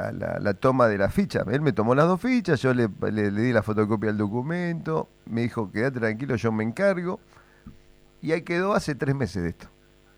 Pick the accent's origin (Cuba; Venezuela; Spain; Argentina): Argentina; Comodoro Rivadavia, Chubut; born there; Después de muchos años voy a viajar a mi ciudad natal, porque nací en Comodoro. Toda mi familia, la mitad está allí.